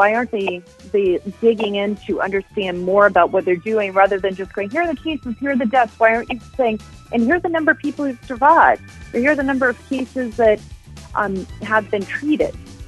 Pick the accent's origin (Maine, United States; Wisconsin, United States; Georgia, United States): Georgia, United States; I do, especially since I'm from Georgia.